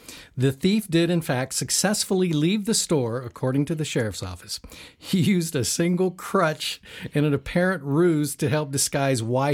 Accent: Ohio, United States; Actually, I'm from Ohio originally

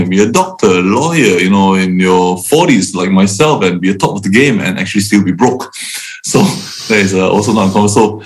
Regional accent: Singapore; moved away as an adult; now in London, United Kingdom; I'm from Singapore and I've lived there all my life before coming to the UK to study to be a vet in London back in 99

